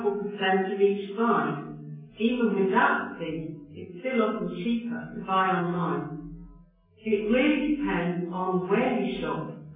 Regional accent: China; moved away as an adult; now in United States; I came from China, and even in college, all we have to do in the club is to be a good listener.

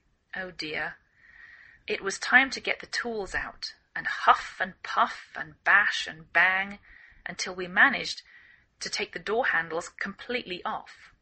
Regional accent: England, United Kingdom; now in United States

